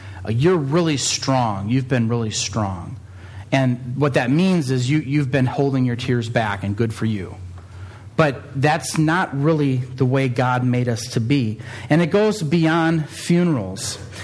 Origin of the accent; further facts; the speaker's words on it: England, United Kingdom; now in Norway; I'm in English, so I'm not necessarily totally sure of the Norwegian culture yet.